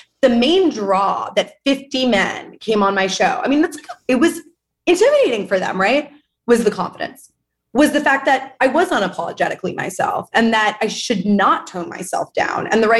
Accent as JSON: {"language": "English", "town": "New York City", "region": "New York", "country": "United States", "tie": "born or raised there", "said": "I grew up like born and raised in New York City. My mom is an immigrant from Argentina."}